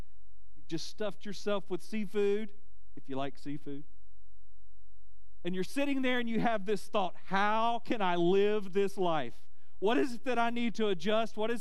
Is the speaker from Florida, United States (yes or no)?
yes; Panama City, Florida, United States; Look, I'm from Florida. I grew up in Panama City, you know, there at the beach